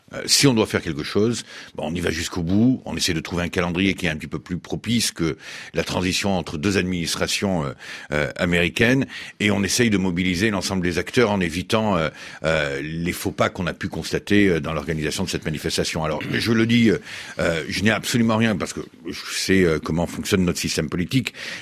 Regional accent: Nouvelle-Aquitaine, France; Je vous l'ai dit, moi je suis des Pyrénées-Atlantiques, où on a une tradition d'accueil très forte avec l'ensemble et des pays européens et des pays d'Afrique.

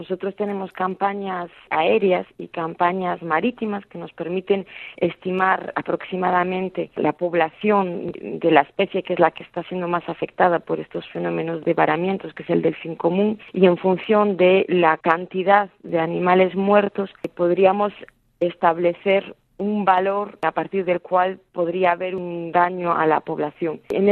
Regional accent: Galicia, Spain; yo que soy originaria del norte de España, puedo confirmar que en Galicia, de la región de donde vengo, también es un fenómeno al que estamos expuestos cotidianamente y desde hace años.

